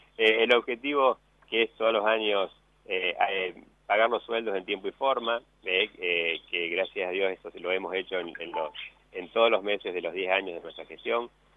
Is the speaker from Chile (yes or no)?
no; Argentina; Tengo esperanza, como buen argentino, que en el 2022 vamos a tener una mejora económica.